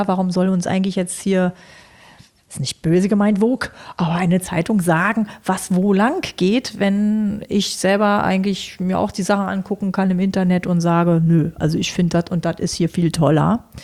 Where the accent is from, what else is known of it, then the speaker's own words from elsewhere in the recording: Berlin, Germany; so aus freie Schnauze, wie man so als Berliner halt so ist.